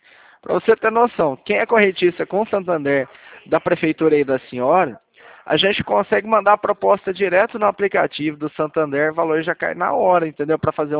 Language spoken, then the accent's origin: Portuguese; São Paulo, Brazil; eu sou aqui do interior de São Paulo.